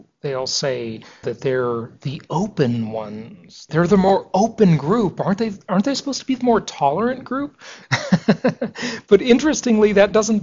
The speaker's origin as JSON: {"language": "English", "town": "Los Angeles", "region": "California", "country": "United States", "tie": "born or raised there", "said": "Yeah, my hometown."}